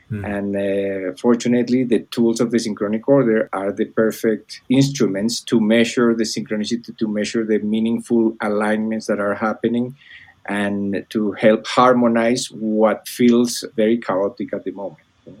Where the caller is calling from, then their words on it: Bogota, Bogotá, Colombia; I'm calling from Bogota, Colombia. I came back to my home country, my homeland